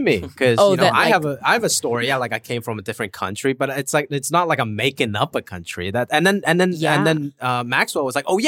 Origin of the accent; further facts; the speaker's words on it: Hong Kong; now in United States; I was an immigrant. You know, I came from Hong Kong